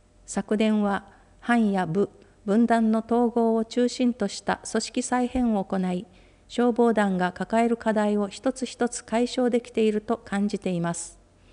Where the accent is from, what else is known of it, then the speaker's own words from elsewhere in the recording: Katsushika, Tokyo, Japan; born there; now in Toyono, Japan; 私は東京都葛飾区で生まれ、東日本大震災の1年後、家族で豊野町へ移住してきました。